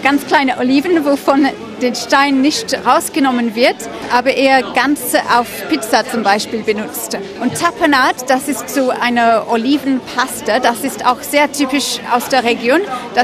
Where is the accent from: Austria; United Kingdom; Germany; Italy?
United Kingdom; England; German is a second language; now in Antibes, France; Ich bin ursprünglich aus England, aber es gefällt mir sehr, hier in Südfrankreich zu wohnen, besonders in Antibes